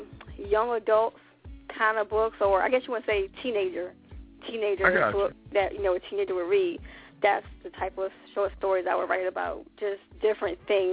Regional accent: Suffolk, Virginia, United States; also born or lived in South Carolina / Hawaii; I am from Virginia, VA, the Suffolk, Hampton Roads area in Virginia.

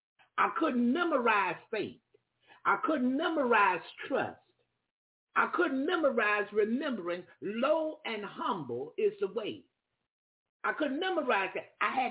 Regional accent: Jacksonville, Florida, United States; Yeah, I was from Jacksonville, Florida, had just come out of Birmingham, Alabama.

